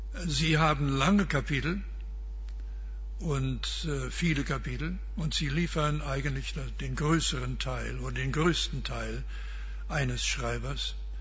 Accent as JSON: {"language": "German", "country": "Canada", "tie": "born there", "second_language": "German", "said": "Meine Eltern wurden in den Vereinigten Staaten geboren. Ich bin in Kanada geboren. In meinem Pass stand längere Zeit britischer Untertan."}